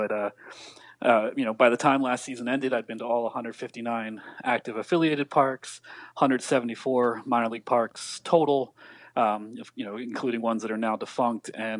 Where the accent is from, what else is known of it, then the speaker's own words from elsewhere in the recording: Ambler, Pennsylvania, United States; growing up as a Phillies fan and growing up with Reading, you know, growing up in Ambler, PA, with Reading being about an hour away.